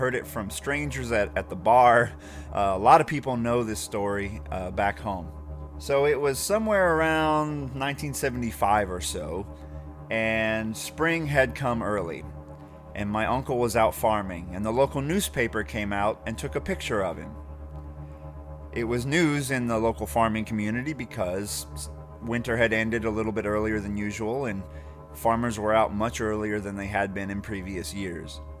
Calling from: Arkansas, United States; Hey guys, I'm calling in from Arkansas, a few miles south of you, but my story takes place on the family farm in Midwest Ohio.

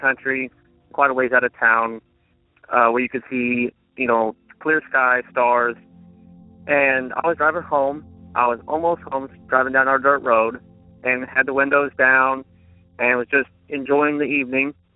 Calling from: Texas, United States; I'm calling from Texas, but this story happened in Missouri around 2014, 2013-ish.

